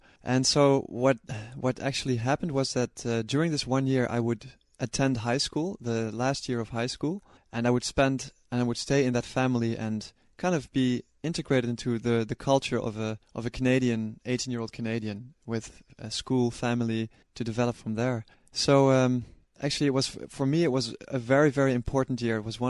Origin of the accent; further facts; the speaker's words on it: Nijmegen, Gelderland, Netherlands; English is a second language; also born or lived in Amsterdam; now in The Hague, Netherlands; I'm from Holland, from the Netherlands. I grew up in a place called Nijmegen on the east border of the Netherlands, close to Germany. And I went to school there and then I started studying in Amsterdam.